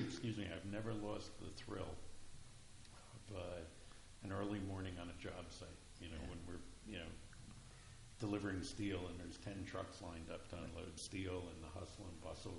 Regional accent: Whitehouse, New Jersey, United States; I grew up in East White House. My grandfather had a farm next to the East White House firehouse, and we grew up on Lamington Road.

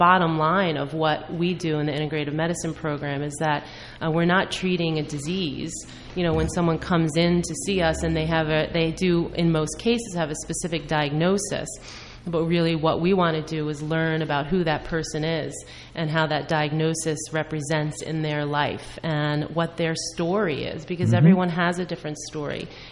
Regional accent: New Jersey, United States; But I was raised in Hunterdon County. I'm raising three children in Hunterdon County right now, and I went to Hunterdon Central High School many, many moons ago.

